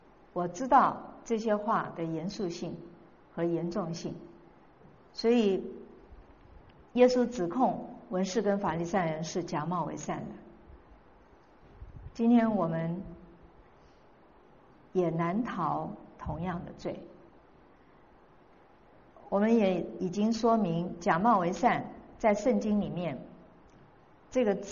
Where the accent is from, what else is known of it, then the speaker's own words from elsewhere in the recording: China; 确实我们中国人的坟墓，也许在美国比较不容易看见